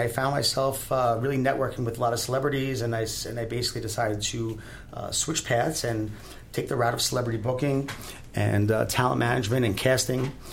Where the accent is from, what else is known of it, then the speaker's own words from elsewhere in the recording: United States; born there; No, I was born in America.